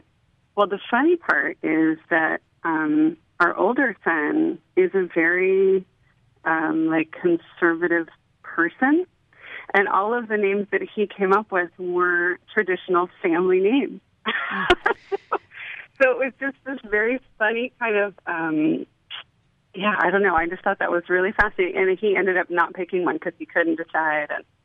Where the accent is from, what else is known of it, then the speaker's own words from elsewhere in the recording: California, United States; I was raised in Northern California hippie culture, and went to these small town schools